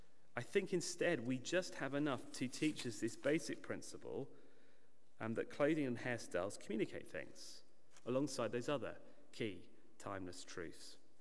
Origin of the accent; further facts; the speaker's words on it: Jersey; When I was growing up in Jersey in the Channel Islands